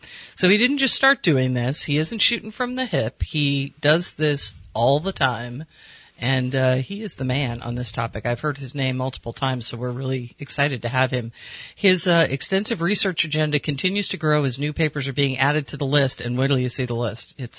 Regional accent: United States; accent: American; gotta go with my rotten American accent.

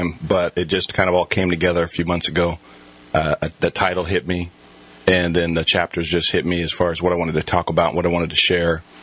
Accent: Redding, California, United States; Yeah, Reading native.

